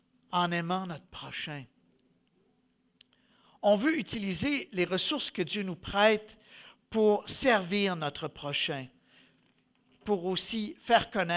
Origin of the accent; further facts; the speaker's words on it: Quebec, Canada; Oui, c'est vrai, on est des Canadiens, on est des Québécois.